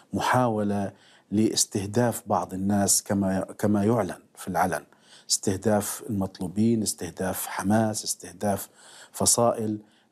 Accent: Gaza, Gaza Strip, Palestine; moved away as an adult; الآن مع الأسف يعني إحنا خرجنا من غزة مضطرين، هذا أكيد

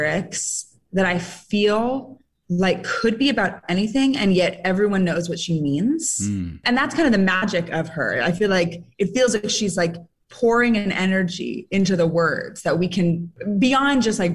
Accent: San Francisco, California, United States; I'm from San Francisco.

